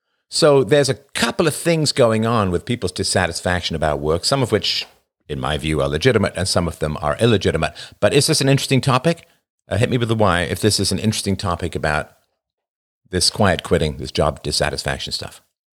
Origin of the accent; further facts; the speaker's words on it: England, United Kingdom; I grew up in England. Of course, I was in boarding school.